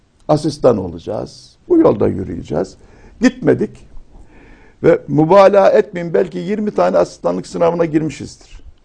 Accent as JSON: {"language": "Turkish", "region": "Istanbul", "country": "Turkey", "tie": "born or raised there", "said": "Biz İstanbul'da büyüdük."}